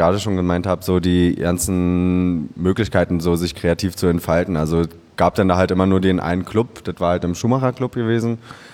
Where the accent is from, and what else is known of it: Berlin, Germany; born or raised there